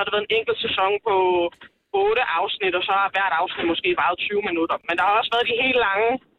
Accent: Væflinge, Region of Southern Denmark, Denmark; Jeg kommer fra Væflinge.

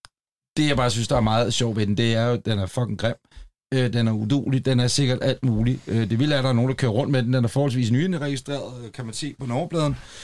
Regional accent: Copenhagen, Capital Region of Denmark, Denmark; som københavner skal man nok ikke have sådan en bil

